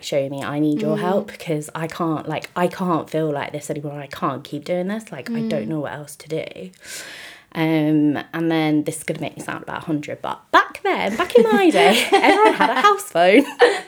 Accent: London, United Kingdom; So I grew up just outside of London by Heathrow Airport.

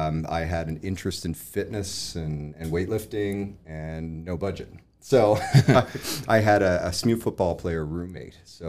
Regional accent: Rothesay, New Brunswick, Canada; moved away as an adult; now in Halifax, Canada; I am originally from Rossi, New Brunswick, which is just outside of St. John, and moved here at about 19 years of age to try my hand

